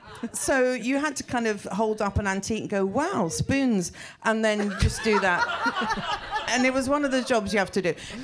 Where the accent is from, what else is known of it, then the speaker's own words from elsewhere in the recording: England, United Kingdom; So I kind of stopped being English.